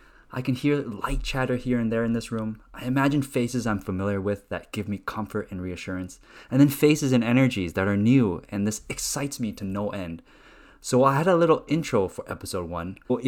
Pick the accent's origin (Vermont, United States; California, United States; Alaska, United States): California, United States; Los Angeles; also born or lived in Taiwan; I grew up in an Asian community, LA, the 626, the San Gabriel Valley, home of boba